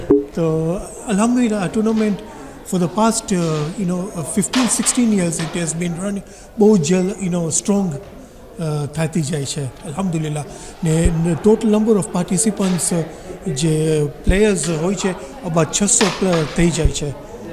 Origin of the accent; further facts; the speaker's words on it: Mombasa, Mombasa County, Kenya; moved away; હું actually originally કેન્યાથી આવું છું મુંબાસાથી, પછી હું અહીંયા મૂવ થયું 1996માં. અહીંયાથી મને ઓવર 21 યર્સ થયા છે.